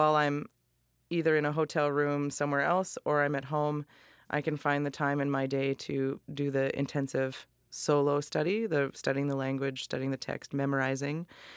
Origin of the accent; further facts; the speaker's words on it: North Dakota, United States; I'm from North Dakota. I don't know where Greg's originally from, but we're all Midwestern mutts. I think I haven't lived anywhere but the Midwest.